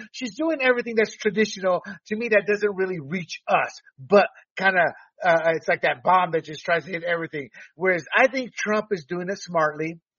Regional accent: the South, United States; On a serious note, I come from the South. And I do have political discussions.

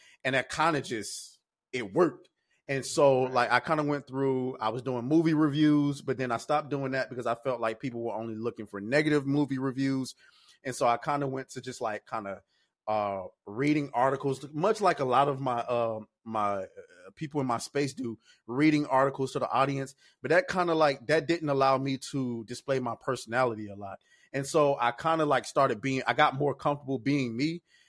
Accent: Atlanta, Georgia, United States; I'm from Atlanta, Georgia.

